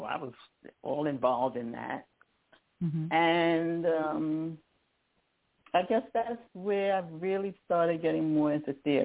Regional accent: New York City, New York, United States; in Harlem. In Harlem. Mother from St. Kitts, father from Trinidad.

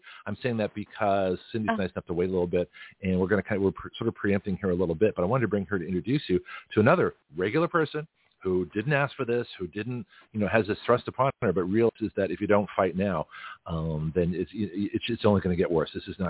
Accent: Toronto, Ontario, Canada; born there; And because I was born in Canada, I was born in Toronto.

